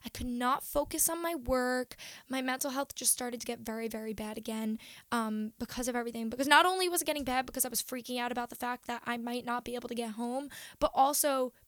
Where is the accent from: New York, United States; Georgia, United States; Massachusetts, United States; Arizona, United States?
New York, United States; Long Island; So I decided I was going to go back to my hometown in Long Island and go to my parents' house and stay there through the pandemic.